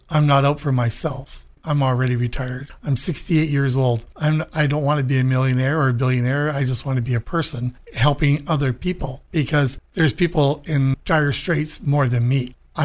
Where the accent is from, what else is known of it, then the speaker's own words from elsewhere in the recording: Mount Brydges, Ontario, Canada; I'm from Mount Bridges. I've lived there for 50 years. I raised my children there.